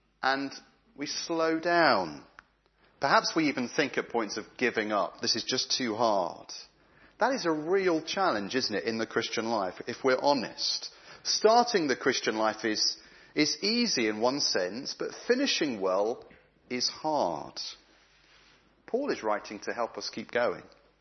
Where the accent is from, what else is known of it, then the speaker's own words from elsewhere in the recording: Reading, South East England, United Kingdom; I grew up in Reading, and a friend of mine from school invited me to a youth conference in Swindon.